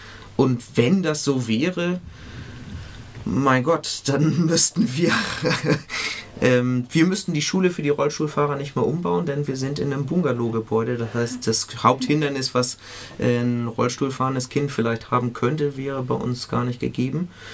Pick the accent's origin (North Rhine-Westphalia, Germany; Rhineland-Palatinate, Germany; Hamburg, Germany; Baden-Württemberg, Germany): Hamburg, Germany; In Hamburg ist das schon, also dort, wo ich herkomme, ist das schon seit Jahrzehnten Schulkultur gewesen.